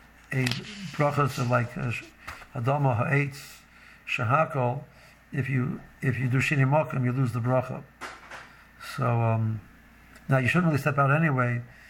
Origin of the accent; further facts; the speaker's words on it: Silver Spring, Maryland, United States; I'm from Silver Spring.